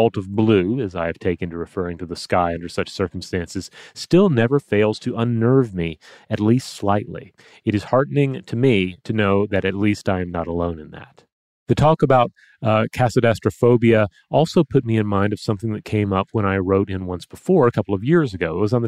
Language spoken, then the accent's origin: English; New England, United States; I've felt this as long as I can remember, but I grew up in New England